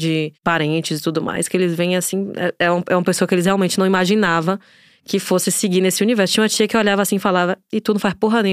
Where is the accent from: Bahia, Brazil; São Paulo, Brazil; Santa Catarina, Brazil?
Bahia, Brazil; Feira de Santana; eu sou cantora, compositora, venho de Feira de Santana, interior da Bahia.